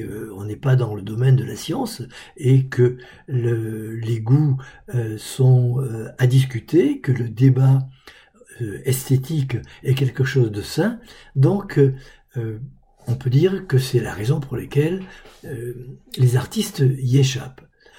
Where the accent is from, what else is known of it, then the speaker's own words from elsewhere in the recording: Occitanie, France; qui nous touche, on peut dire, en tant qu'Occitan